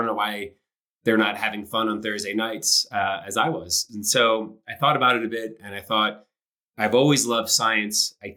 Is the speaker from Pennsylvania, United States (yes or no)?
yes; Pennsylvania, United States; I grew up just outside Philadelphia, Montgomery County, which for a lot of Penn Staters, that might be a familiar start. I was the youngest of six kids. My dad immigrated here when he was in his mid-20s.